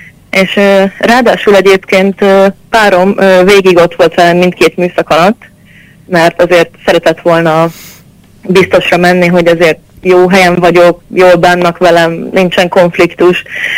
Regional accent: Hungary; Mert hogy hát én magyar vagyok, ő meg lengyel.

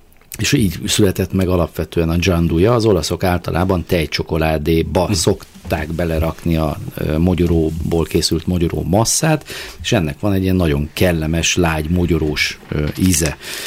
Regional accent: Maldon, East of England, United Kingdom; Igen, Angliából származom. Maldon a településnek a neve, ahonnan származik.

